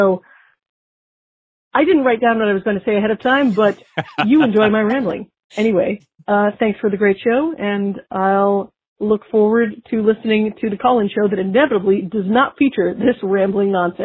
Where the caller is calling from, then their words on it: Wheaton, Maryland, United States; I'm calling from Wheaton, Maryland.